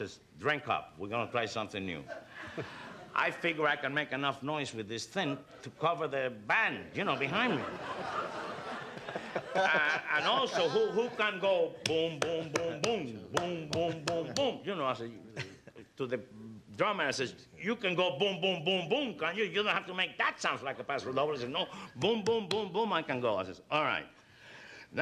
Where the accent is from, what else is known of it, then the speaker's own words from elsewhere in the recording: Santiago de Cuba, Cuba; Now, in Cuba, everybody does the conga in carnival time, particularly my hometown. Mm-hmm. It's like the Mardi Gras in New Orleans. Everybody from the island comes to Santiago, and they do the conga line.